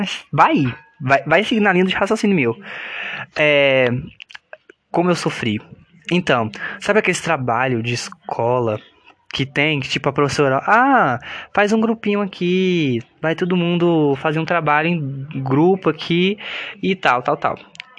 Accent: Vitória da Conquista, Bahia, Brazil; como eu nasci em Vitória da Conquista, pra quem não conhece Vitória da Conquista

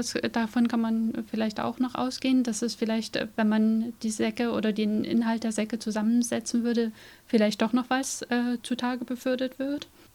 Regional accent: Saxony, Germany; In der Nähe von Leipzig. Ich bin 81 geboren.

